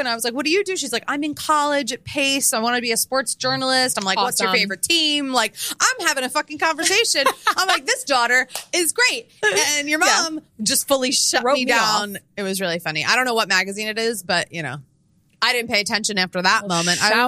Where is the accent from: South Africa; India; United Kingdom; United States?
United States; Pennsylvania; I grew up on the Long Island of Philadelphia.